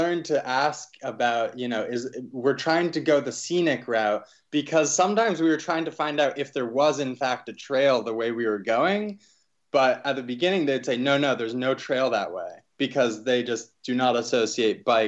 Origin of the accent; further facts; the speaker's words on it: East Coast, United States; I mean, I grew up on the East Coast, so what we call mountains, some don't think qualify.